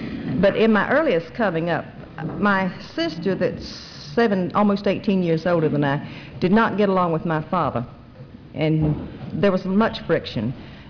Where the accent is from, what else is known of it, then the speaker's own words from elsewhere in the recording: Valdosta, Georgia, United States; I'm from Valdosta, and I'm an alcoholic.